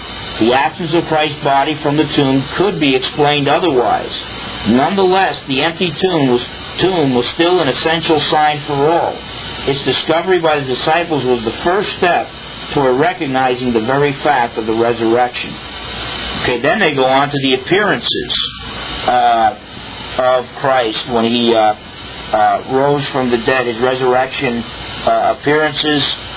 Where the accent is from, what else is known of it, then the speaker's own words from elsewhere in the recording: New Jersey, United States; when I was a kid growing up in Jersey, that's all my Protestant friends told me about